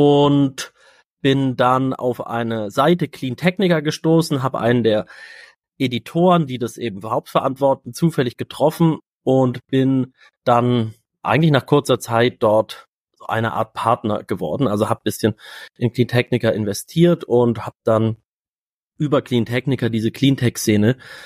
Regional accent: Cologne, North Rhine-Westphalia, Germany; Und ich komme aus Köln

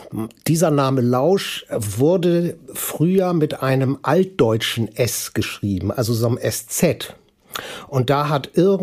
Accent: Hamburg, Germany; Und dann bin ich in der Finkenau geboren. Und bin im Wesentlichen in Rahlstedt groß geworden. Oder klein geblieben, wie man das immer sagen will.

